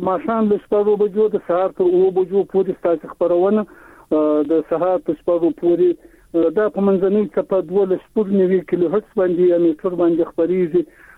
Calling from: Zabul, Afghanistan; د زابل ولایت شاجیل ولسوالۍ

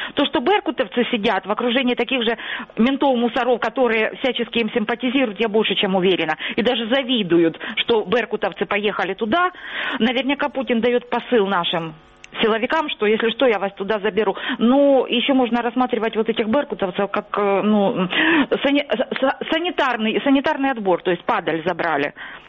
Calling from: Luhansk Oblast, Ukraine; Здравствуйте, это я, да, да. Луганщина.

